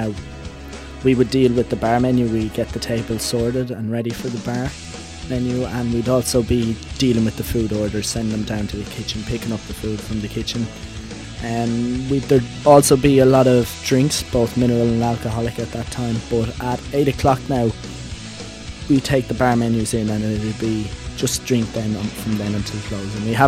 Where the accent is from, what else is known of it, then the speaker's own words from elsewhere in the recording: Arklow, County Wicklow, Ireland; also born or lived in Galway; now in Limerick, Ireland; I work as a barman in Patrick Punch's Bar and Hotel in Limerick. Well, I'm originally from Arklow in Wicklow. I lived in Galway for a while